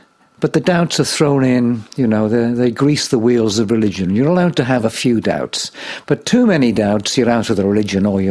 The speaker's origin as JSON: {"language": "English", "region": "Wales", "country": "United Kingdom", "said": "And I, being Welsh, have always been a pessimist."}